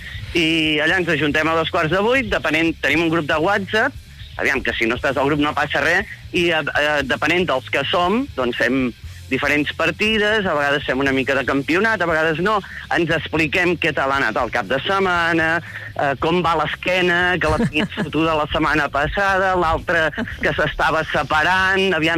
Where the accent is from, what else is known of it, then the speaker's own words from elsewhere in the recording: Girona, Catalonia, Spain; jo que sóc de Girona